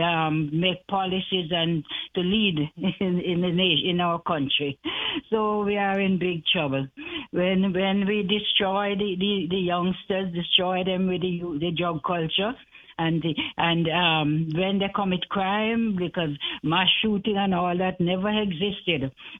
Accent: Jamaica; I grew up in Jamaica, right? And I grew up, as you say, less than 100 years ago in a culture that was relatively crime-free

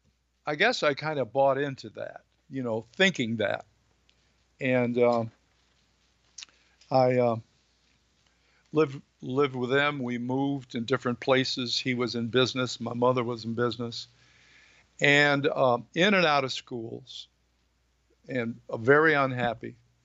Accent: Cleveland, Ohio, United States; I'm from Cleveland, Ohio originally, and my mother and my father, they were working people. And I was born in 1938.

